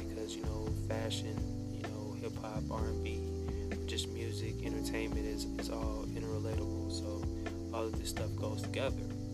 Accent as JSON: {"language": "English", "town": "Chicago", "region": "Illinois", "country": "United States", "said": "You know, I'm from Chicago. For all the people that don't know, Wild Honey Southside, 103rd, 106, 107. Yeah, from there, Roseland, baby."}